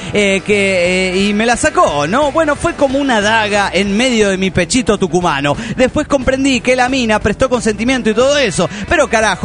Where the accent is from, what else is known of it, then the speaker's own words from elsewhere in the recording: Tepic, Nayarit, Mexico; de Tepic, Nayarit, México.